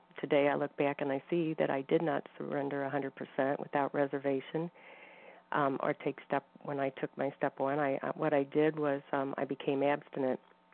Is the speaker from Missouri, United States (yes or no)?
yes; Missouri, United States; I'm from Missouri